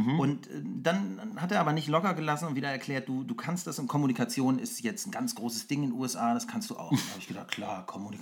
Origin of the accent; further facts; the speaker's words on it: Otterndorf, Lower Saxony, Germany; now in Berlin, Germany; geboren in Otterndorf an der Nordsee, im Herzen immer noch Norddeutscher, vor Mauerfall nach Berlin gekommen